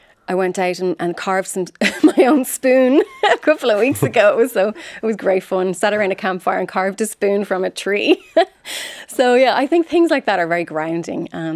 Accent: Ireland; Like, it's in our blood as Irish people, I think.

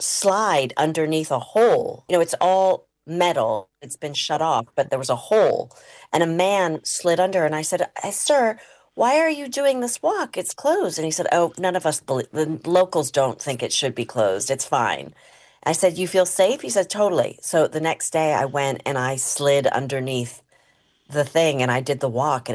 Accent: England, United Kingdom; I am English. My mom was born in Scotland but raised on the Isle of Sheppey. And my dad is an East London man his whole life.

